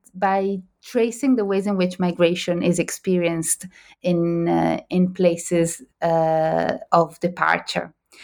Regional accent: Italy; the region where I grew up in Italy is a region that has seen a lot of migration from Morocco.

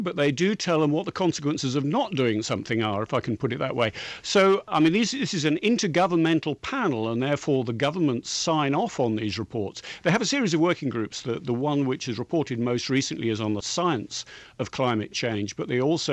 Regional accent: England, United Kingdom; Sorry, I'm English, so I talk about methane.

